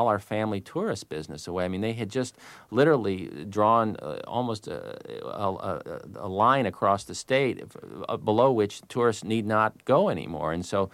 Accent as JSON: {"language": "English", "region": "Florida", "country": "United States", "tie": "born or raised there", "said": "Well, I got to say that when in Florida, growing up in Florida and seeing it's a place of immense beauty"}